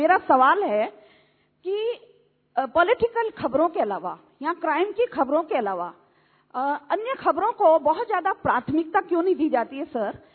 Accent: Kolkata, West Bengal, India; और मैं कलकत्ता से हूँ

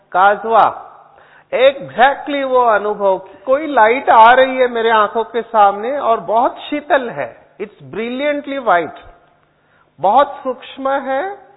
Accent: Maharashtra, India; Actually I am from Sindhudurg district of Maharashtra, जो गोवा के border पे है, और वहां का स्टेपल डाइट है फिश एंड राइस, तो बचपन से वही खाया था।

